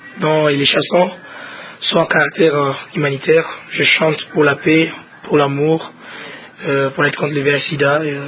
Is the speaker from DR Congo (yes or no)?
yes; Goma, North Kivu, DR Congo; born there; Je suis artiste congolais, de nationalité congolaise, voilà. J'ai tiré mes origines à Goma. Je suis né à Goma, je suis d'une tribu Nandé.